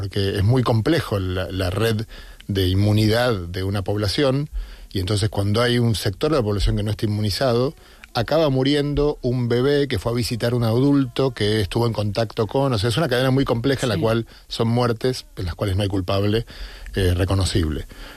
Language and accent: Spanish; Argentina; now in Spain; como yo soy argentino, pero vivo en España, pero voy mucho, estoy permanentemente entre dos mundos